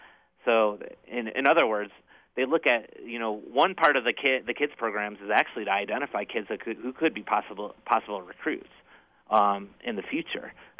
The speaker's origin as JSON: {"language": "English", "town": "Niagara Falls", "region": "New York", "country": "United States", "tie": "born or raised there", "said": "actually via my hometown in Niagara Falls, New York, and if anyone's been to Niagara Falls, New York, you'll see that it's real different than Niagara Falls, Canada."}